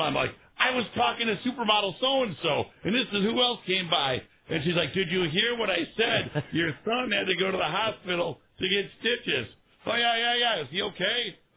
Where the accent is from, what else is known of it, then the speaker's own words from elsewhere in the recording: Green Bay, Wisconsin, United States; And so I remember somebody coming over and realizing that I was from Green Bay.